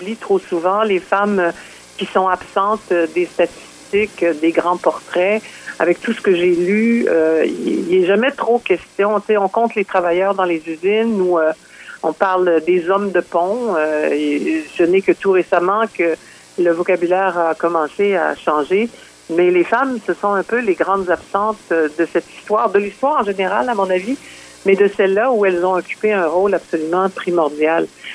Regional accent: La Pocatière, Quebec, Canada; je suis originaire de la Pocatière

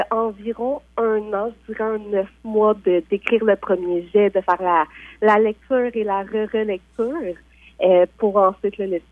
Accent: Laval, Quebec, Canada; now in Montreal, Canada; Je viens de Laval, je réside à Montréal, donc montréalaise vraiment.

